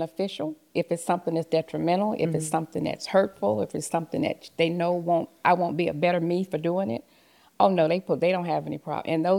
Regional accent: Lenoir, North Carolina, United States; also born or lived in Winston-Salem; I was born in Winston-Salem, okay. North Carolina. She lived there for early part of, until I was about eight. And then my mom remarried, and we moved to Lenore, North Carolina, where I grew up and went to school

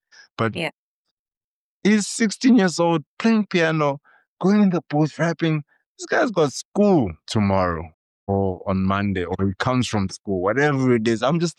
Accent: Eswatini; But I grew up in Swaziland. It's a small ass town.

